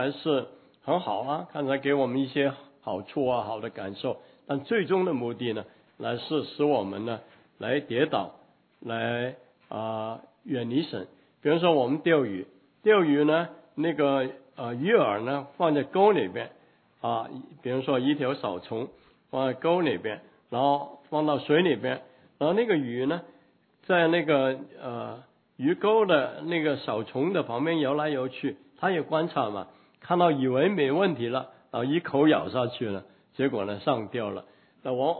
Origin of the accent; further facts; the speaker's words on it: China; 希伯来人呢，犹太人跟我们中国人一样的用内脏来代表的啊